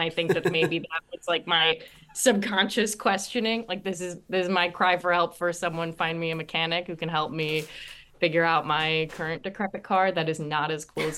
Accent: New York, United States; now in Los Angeles, United States; I mean, I'm from New York. I didn't learn how to drive until I decided I was moving to LA.

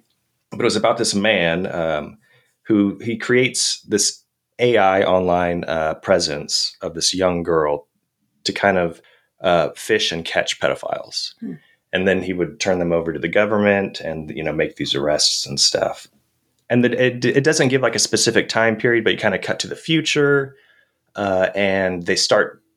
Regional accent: Harlingen, Texas, United States; So I'm from the Rio Grande Valley.

